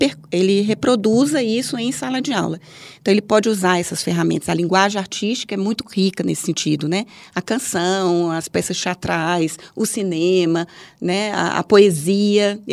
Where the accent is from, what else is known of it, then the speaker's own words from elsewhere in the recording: Vitória da Conquista, Bahia, Brazil; primeiro, eu sou nordestina, né? Eu sou de Vitória da Conquista, como eu disse